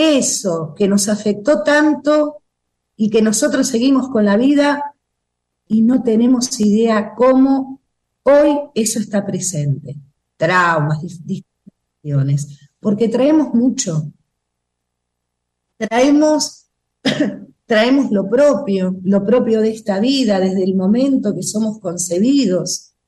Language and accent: Spanish; Buenos Aires, Argentina; now in Mar del Plata, Argentina; Yo vivo en Mar del Plata, soy porteña, pero vivo acá en Mar del Plata por ahora, voy a ir para otro lado en breve